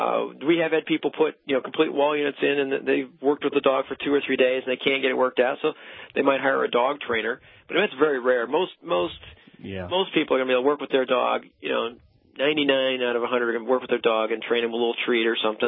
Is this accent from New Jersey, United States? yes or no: no; Michigan, United States; I was born and raised in Michigan.